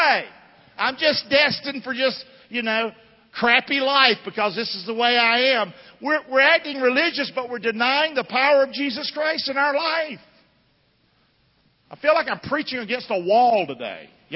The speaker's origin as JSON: {"language": "English", "country": "United States", "tie": "born there", "said": "I love our country. I love that I was born in America."}